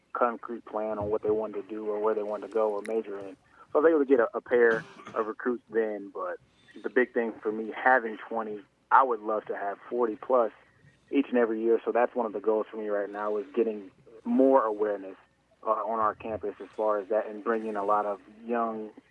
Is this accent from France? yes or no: no; Elkhart, Indiana, United States; So, you know, I'm actually from Elkhart, Indiana. It's about 2 hours from here, from Adrian.